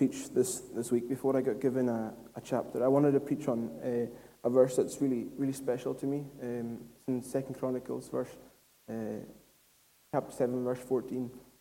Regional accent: Lewis, Scotland, United Kingdom; Like I said, I come from Lewis, and revival is such a passion of mine.

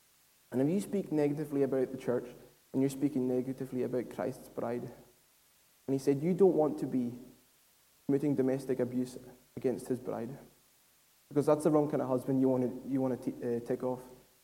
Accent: Lewis, Scotland, United Kingdom; Like I said, I come from Lewis, and revival is such a passion of mine.

